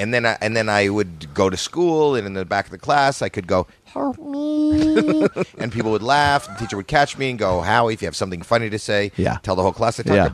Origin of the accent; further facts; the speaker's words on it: Toronto, Ontario, Canada; I'm from Toronto, Canada